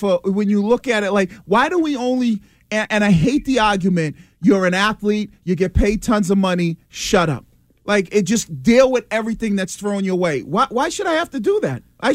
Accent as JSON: {"language": "English", "town": "Boston", "region": "Massachusetts", "country": "United States", "tie": "born or raised there", "said": "I grew up in East Boston in a two-bedroom apartment with five people living in it."}